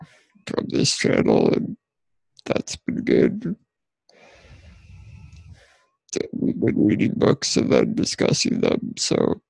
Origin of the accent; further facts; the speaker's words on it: Alberta, Canada; I'm from Canada, actually.